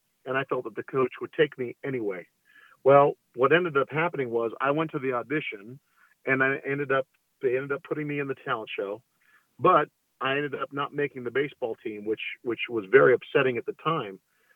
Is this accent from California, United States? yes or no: yes; Arcadia, California, United States; Yeah, I grew up in Arcadia, California.